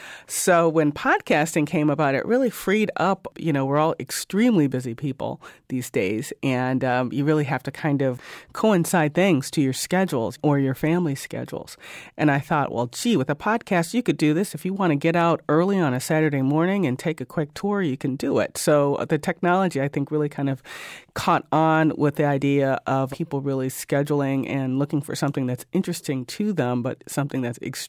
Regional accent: Cleveland, Ohio, United States; when I told folks I was from Cleveland, you have the Cleveland Arcade.

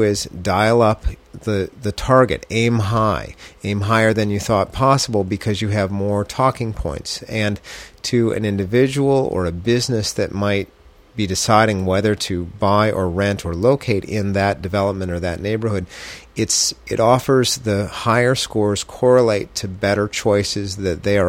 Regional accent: Detroit, Michigan, United States; cities like Detroit, my hometown, and how they adapt to the population that now resides there.

